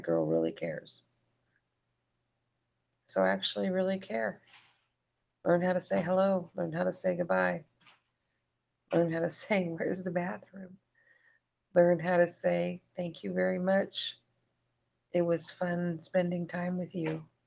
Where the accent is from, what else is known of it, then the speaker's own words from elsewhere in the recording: Canada; No, I'm Canadian.